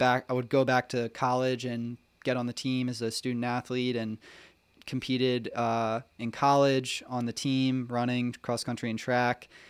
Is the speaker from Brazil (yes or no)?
no; Ocean City, New Jersey, United States; I grew up in Ocean City, New Jersey, had pretty regular upbringing